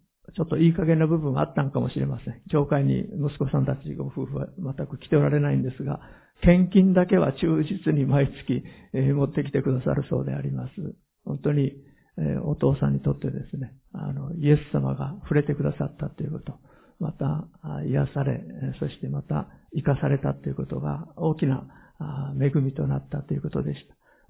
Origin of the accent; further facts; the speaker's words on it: Hiroshima, Japan; 私の田舎の割合近くに三次市があります。